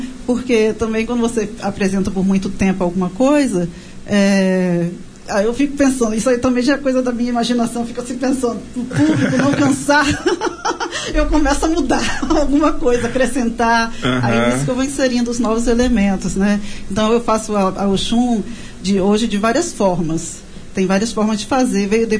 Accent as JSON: {"language": "Portuguese", "town": "Salvador", "region": "Bahia", "country": "Brazil", "moved": "yes", "lives_now": "Espírito Santo, Brazil", "said": "Eu sou de Salvador, mas vim morar com meu pai aqui nos anos 80 e eu acabei ficando aqui, né? E hoje eu sou capixaba de coração, gente. Eu adoro aqui. Aqui é onde eu escolhi para viver. Eu sou capixaba de coração. Baiano de nascimento"}